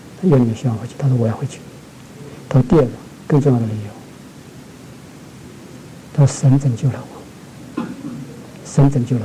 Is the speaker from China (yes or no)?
yes; Shanghai, China; 我们上海话叫做不识相